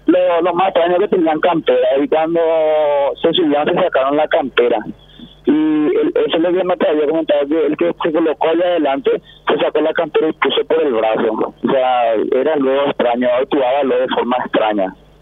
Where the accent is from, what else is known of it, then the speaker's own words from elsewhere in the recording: Asunción, Paraguay; Yo con orgullo digo que soy de la Chacarita, nacido y malcriado.